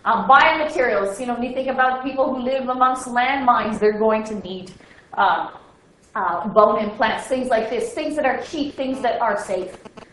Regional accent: United Kingdom; I'm a British

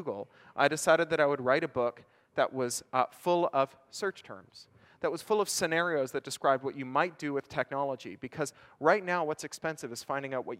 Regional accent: Canada; moved away; I'm a Canadian, but I live abroad. I've been abroad for 10 years.

